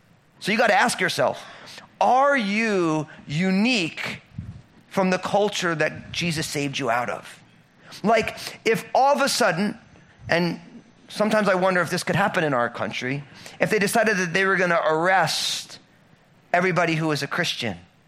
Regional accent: Washington, United States; I'm a pastor from Washington State.

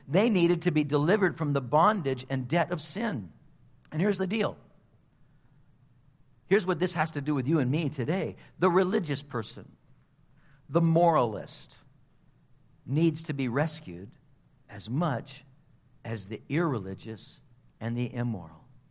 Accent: California, United States; I remember guys that picked me up hitchhiking when I was growing up in Orange County

